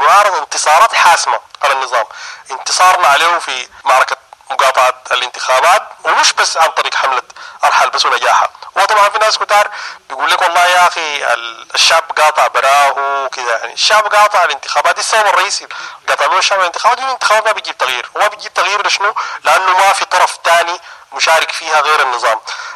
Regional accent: Sudan; كسودانيين

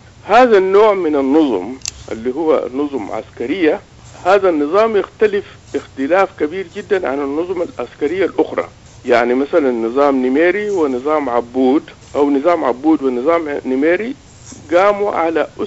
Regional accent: Sudan; نحن كسودانيين

